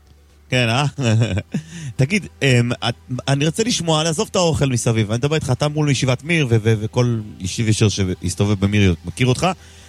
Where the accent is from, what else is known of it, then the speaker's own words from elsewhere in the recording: Jerusalem, Jerusalem District, Israel; אני ירושלמי